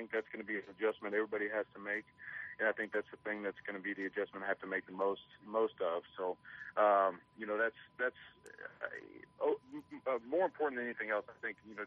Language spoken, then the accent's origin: English; Bushland, Texas, United States; I'm from Bushland, Texas. I went to a high school where I graduated with 82 people.